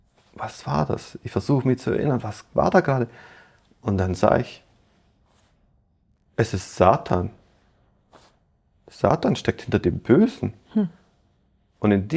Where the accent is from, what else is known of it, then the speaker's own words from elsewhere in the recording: Germany; Für die Türken bin ich immer der Deutsche. Also so konnte ich mich auch niemals als Türke fühlen. Und da mein Türkisch auch nicht so gut ist, wie es sein sollte, da halt meine Muttersprache Deutsch ist